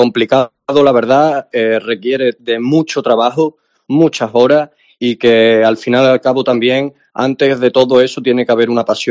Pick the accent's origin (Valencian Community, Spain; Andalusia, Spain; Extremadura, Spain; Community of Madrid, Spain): Extremadura, Spain; now in Paris, France; porque es tan grande salir de mi pueblo, que no es gran cosa en el mundo artístico, ¿no? Porque no tiene el reconocimiento que puede tener aquí en París.